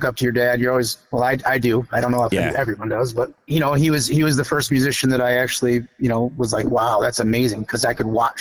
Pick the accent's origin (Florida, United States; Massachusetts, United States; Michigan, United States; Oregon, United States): Michigan, United States; Grand Blanc; So I tell her when I'm from Flint, but I'm just south of Flint, like in the Grand Blanc area.